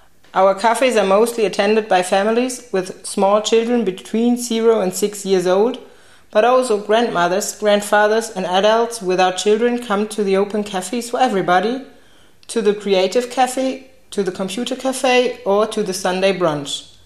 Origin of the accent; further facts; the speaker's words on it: Lebanon; Personally, I come from Lebanon.